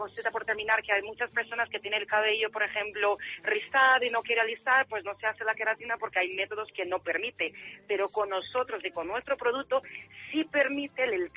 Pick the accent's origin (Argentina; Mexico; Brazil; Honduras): Brazil; yo soy brasileña y traigo el producto de Brasil